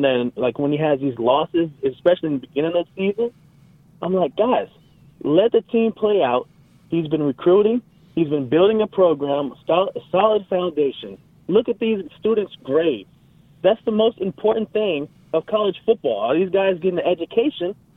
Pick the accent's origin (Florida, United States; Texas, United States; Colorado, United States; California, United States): California, United States; And then nobody asked me that question because I came from California. So I only knew about the USC-UCLA rivalry.